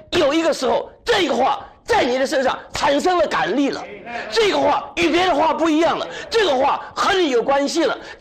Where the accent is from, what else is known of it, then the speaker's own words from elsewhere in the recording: Taiwan; 我们都是从台湾来的